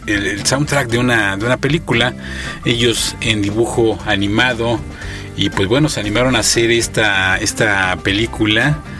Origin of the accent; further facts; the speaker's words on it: Mexico; nuestro orgullo como mexicanos